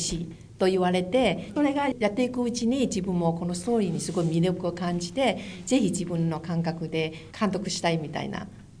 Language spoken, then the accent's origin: Japanese; Hong Kong; 自分は香港で生まれたから香港に育ってたから、まあ、その庶民生活もよくしてるし